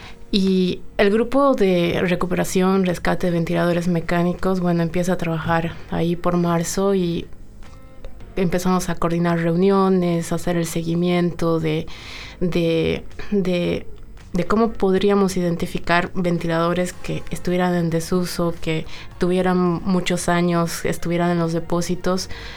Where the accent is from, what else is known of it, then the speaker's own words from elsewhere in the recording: Bolivia; now in Uruguay; no soy de acá, soy de Bolivia y el Uruguay me ha recibido tan bien.